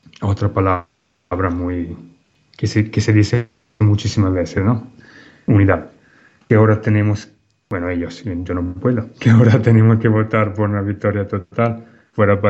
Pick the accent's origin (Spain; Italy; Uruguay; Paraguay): Italy; Spanish is a second language; now in Ecuador; Yo, ustedes saben, yo soy italiano, así que no tengo ni derecho a votar